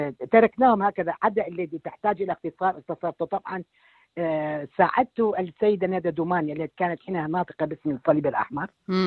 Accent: Iraq; ولكن يعني أولا كوني عراقية، يعني من سابع المساحيات وصل لغزة.

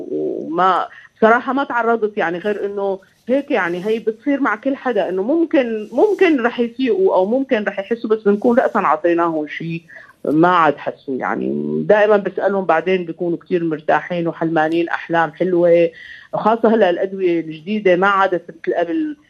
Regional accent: Syria; moved away as an adult; now in France; يعني أنا جيت من سوريا بصراحة ما عنا هالإمكانيات، فنحن كتير ملاصقين بسوريا للإمكانيات القليلة للمريض، سماعتنا على قلبه، إيدنا على نبضه. جيت لهون على فرنسا لقيت الأجهزة هي تتكلم.

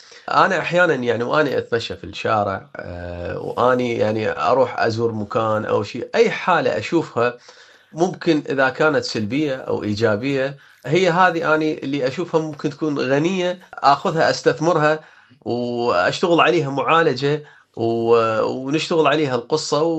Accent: Iraq; في ظروف للعمل هناك عندنا في العراق،

